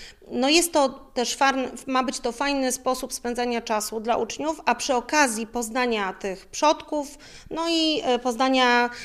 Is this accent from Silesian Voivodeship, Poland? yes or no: no; Grudziądz, Kuyavian-Pomeranian Voivodeship, Poland; jako rodowita Grudziądzanka przyszłam i miałam uczyć o Kociewiu